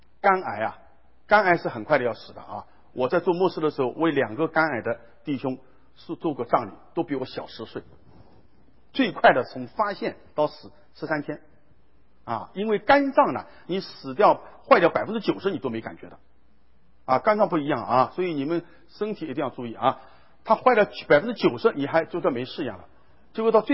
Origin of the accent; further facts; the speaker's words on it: Shanghai, China; 我们上海人都知道